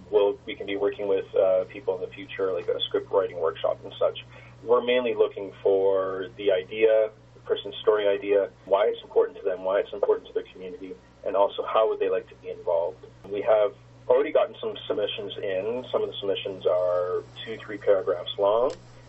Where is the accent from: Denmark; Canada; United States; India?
Canada; Yellowknife, Northwest Territories; I'm an Inuk from Yellowknife, from Northwest Territories in Nunavut. Growing up there, I did not know much about Nunatsiwumiut or about Labrador